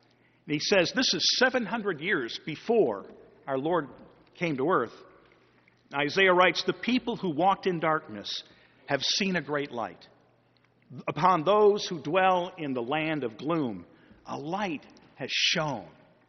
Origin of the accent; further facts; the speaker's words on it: East Aurora, New York, United States; Growing up in East Aurora, New York, just outside of Buffalo, we had an annual tradition in our little community.